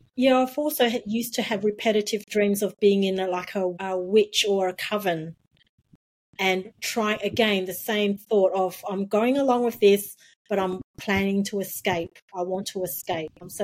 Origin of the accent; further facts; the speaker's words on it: Singapore; born there; So I was born in Singapore and she was from China.